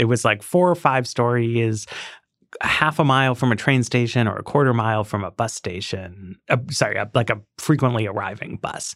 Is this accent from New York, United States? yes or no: yes; New York City, New York, United States; I mean, I grew up in Greenwich Village, and people would be horrified to just level the whole thing